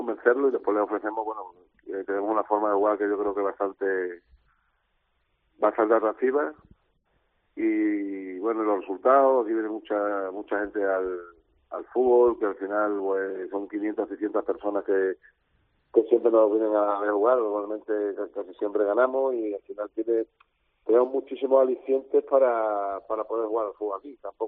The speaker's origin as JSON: {"language": "Spanish", "town": "Badajoz", "region": "Extremadura", "country": "Spain", "said": "Pero yo soy de Badajoz, pero llevo aquí viviendo ahora ya para 12 años"}